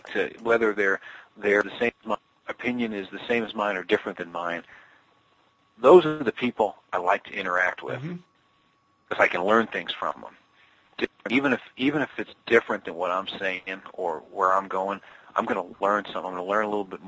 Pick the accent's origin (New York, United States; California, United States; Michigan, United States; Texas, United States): New York, United States; There's several Joyces that I know out here, but when I grew up in New York, they were all over the place.